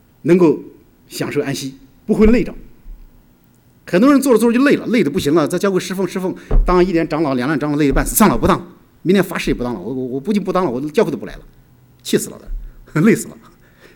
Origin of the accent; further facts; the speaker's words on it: China; 谁说我们大陆人这个样子是吧？